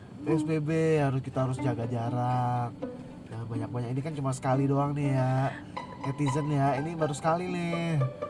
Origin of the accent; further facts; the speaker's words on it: Sumatra, Indonesia; Aku kan besar di Sumatera, jadi permainannya kayak gitu, apa kasti.